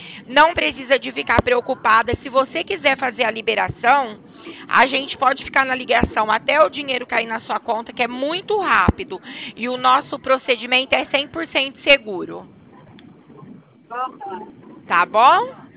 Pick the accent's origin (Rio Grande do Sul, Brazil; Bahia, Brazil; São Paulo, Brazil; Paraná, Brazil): São Paulo, Brazil; Eu sou do interior de São Paulo